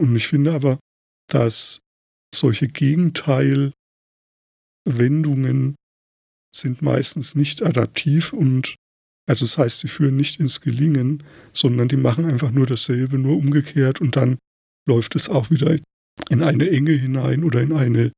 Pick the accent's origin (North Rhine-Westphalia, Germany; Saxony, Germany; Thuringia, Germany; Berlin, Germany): Thuringia, Germany; Ich bin ja selbst in Thüringen geboren, aber das war damals, also diese rechtliche Kategorie Thüringen gab es damals noch gar nicht, weil ich da eben auch in der DDR aufgewachsen bin bis zu meinem 10. Lebensjahr.